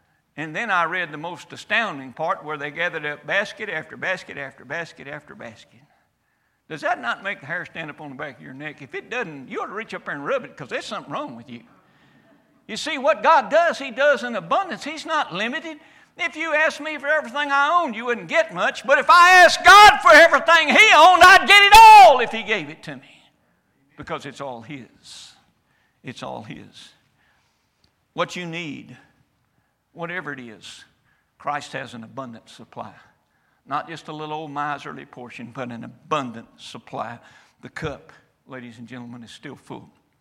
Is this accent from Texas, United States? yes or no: yes; Texas, United States; born there; I am thankful to be born in America. I'm about equally thankful I was born in Texas.